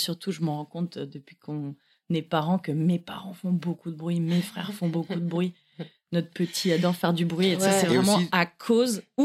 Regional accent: Paris, Île-de-France, France; Je suis une vraie parisienne.

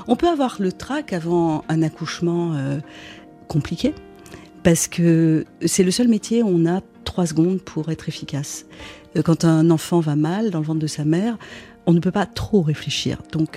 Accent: Lebanon; Vous savez que je viens du Liban, c'est un pays où l'avortement reste interdit

